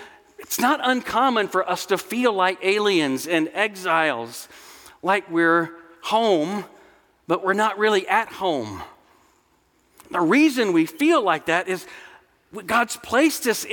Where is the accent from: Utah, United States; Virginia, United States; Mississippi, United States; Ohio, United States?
Mississippi, United States; I'm from Mississippi, and it felt like we were moving home.